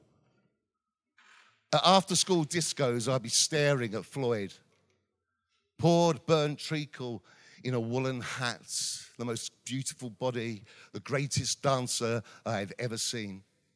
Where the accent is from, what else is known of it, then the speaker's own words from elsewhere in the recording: Basildon, East of England, United Kingdom; also born or lived in London; now in Bradford, United Kingdom; I'm from Essex. I'm from a place called Basildon, just outside of London, even though I lived in London for many years.